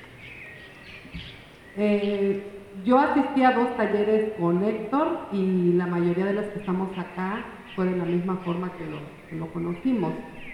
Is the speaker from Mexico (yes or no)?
yes; Villaflores, Chiapas, Mexico; no soy chiapaneca, soy de Villaflores, de la mera región freiloscana también.